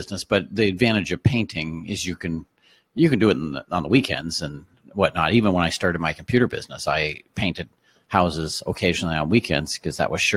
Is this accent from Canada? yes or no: yes; Woodstock, Ontario, Canada; So I grew up in Woodstock, Ontario, just down the road here.